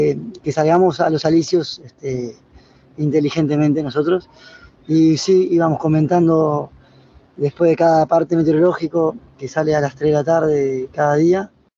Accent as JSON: {"language": "Spanish", "country": "Spain", "said": "Encaminar un proyecto de esta envergadura siendo español es difícil"}